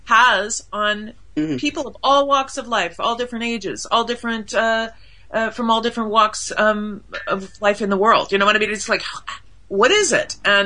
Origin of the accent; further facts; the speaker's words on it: United States; So, I didn't know anything as an American, but, turns out there's been a lot of like sort of almost like underground, fandom, for years and years and years in America.